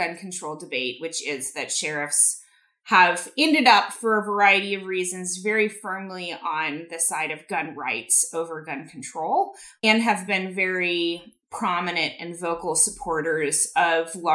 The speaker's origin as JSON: {"language": "English", "region": "Oregon", "country": "United States", "tie": "born or raised there", "said": "So I grew up in Josephine County, Oregon, which is a very rural area of the state, the southwestern corner of the state."}